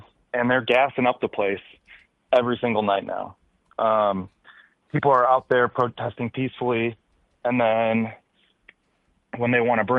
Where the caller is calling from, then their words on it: Portland, United States; from Portland.